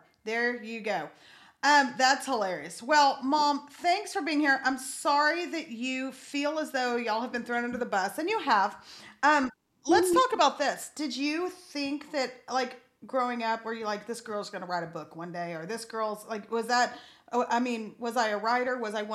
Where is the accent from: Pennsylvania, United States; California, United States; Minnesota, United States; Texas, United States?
Texas, United States; El Paso; So I grew up in El Paso. My mom and dad are from that area, everyone.